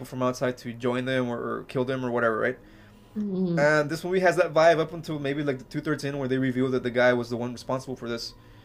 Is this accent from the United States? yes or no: no; Mexico; Dude, I grew up in Mexico. We're always about 5 years after, behind everything.